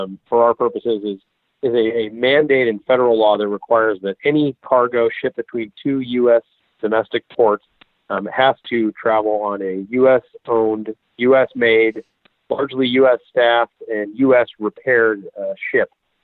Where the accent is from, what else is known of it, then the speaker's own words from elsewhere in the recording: Denver, Colorado, United States; I'm from Denver.